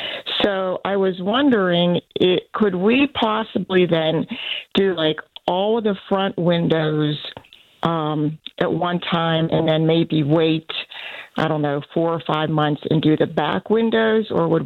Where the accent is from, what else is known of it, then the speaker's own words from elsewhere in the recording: Ambridge, Pennsylvania, United States; And so when they knew that I grew up in Ambridge, that's when they put me on the chamber board.